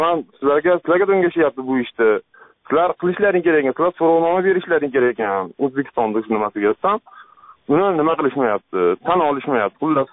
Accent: Margilan, Fergana Region, Uzbekistan; Marg'ilondanman.

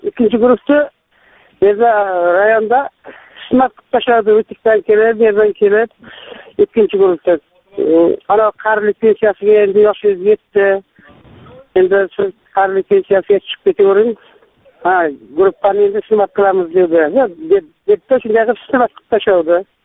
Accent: Andijan, Andijan Region, Uzbekistan; now in Chelyabinsk, Russia; Men o'zim Andijondanman. Shu Chelyabinskda ishlayapman.

